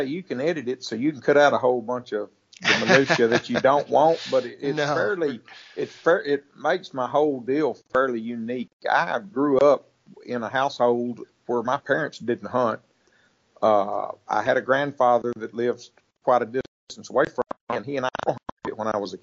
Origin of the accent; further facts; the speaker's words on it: Texas, United States; But growing up in East Texas, I was probably 16 or 17 before I ever left my home county.